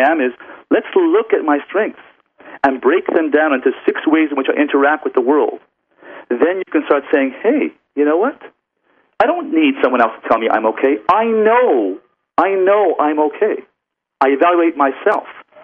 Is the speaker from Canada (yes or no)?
yes; Canada; I come from Canada